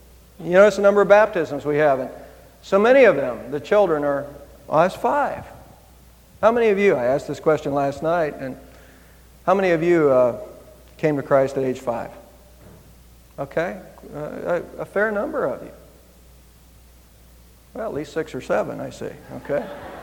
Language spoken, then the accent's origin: English; United States; born there; I'm glad I was born in America, because I think I would have real trouble learning the English language if I was coming from someplace else.